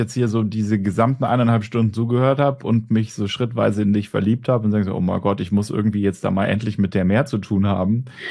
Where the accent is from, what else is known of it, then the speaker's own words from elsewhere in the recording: Munich, Bavaria, Germany; ich komme aus München ursprünglich.